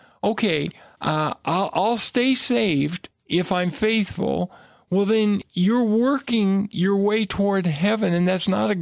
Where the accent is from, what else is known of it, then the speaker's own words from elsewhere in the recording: Los Angeles, California, United States; born there; See, I was born in Los Angeles? I was born at the Good Samaritan Hospital, of all places, in Los Angeles.